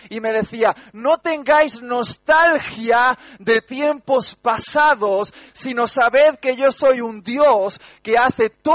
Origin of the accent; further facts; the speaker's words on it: Basque Country, Spain; Soy un tipo muy cariñoso, soy vasco. Algunos dicen que somos duros e insensibles, pero yo soy un vasco de chocolate.